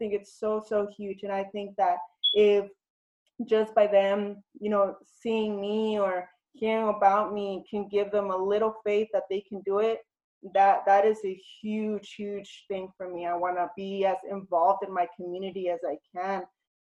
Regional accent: Ciudad Juárez, Chihuahua, Mexico; Yo soy de Ciudad Juárez, Chihuahua

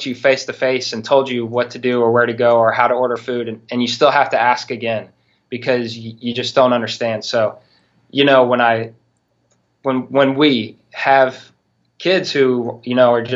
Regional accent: United States; You know, being an American, I wasn't used to seeing that.

